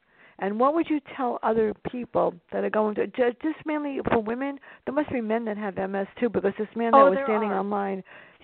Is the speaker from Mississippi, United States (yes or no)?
no; New York City, New York, United States; now in upstate New York, United States; I grew up in the South Bronx. I moved to the Bronx, a different area, until my mom died. Then we moved.